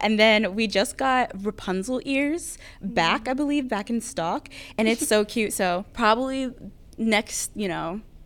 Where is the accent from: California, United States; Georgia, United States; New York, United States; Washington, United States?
Georgia, United States; because I'm from Northern Georgia, so we do get a little, you know, brisk.